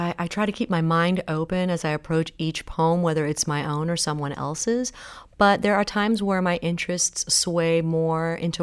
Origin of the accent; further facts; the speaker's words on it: Miami, Florida, United States; born there; I was born in Miami, yes.